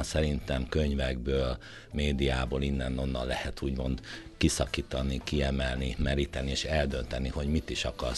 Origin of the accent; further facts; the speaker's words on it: Budapest, Hungary; Én Kőbányán nevelkedtem, és borzasztó rossz tanuló voltam